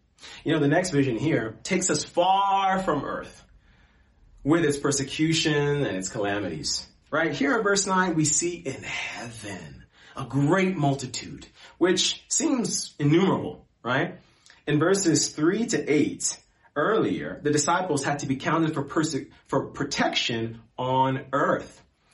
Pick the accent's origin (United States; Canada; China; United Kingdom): United States; as an American, being in the U.S., my wife as well, We've dealt with prejudice from time to time.